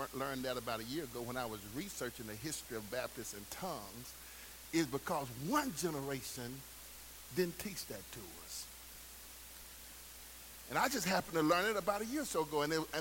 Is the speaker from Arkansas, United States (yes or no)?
yes; Pine Bluff, Arkansas, United States; I was researching some information on Arkansas and discovered in Pine Bluff, Arkansas, my home city